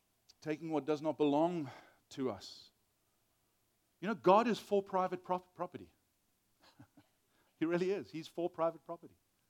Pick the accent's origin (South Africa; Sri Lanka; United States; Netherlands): South Africa; Let me just say, as a South African, growing up in Southern Africa